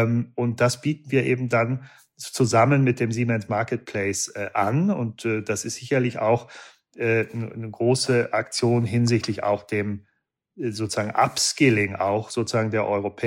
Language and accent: German; Munich, Bavaria, Germany; Und als Münchner sozusagen